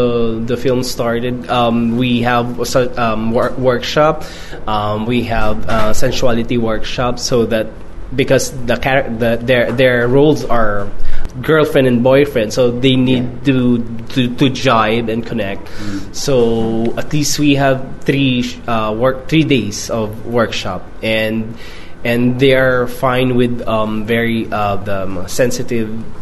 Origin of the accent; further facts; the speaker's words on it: Manila, Metro Manila, Philippines; English is a second language; Actually, I was raised in Manila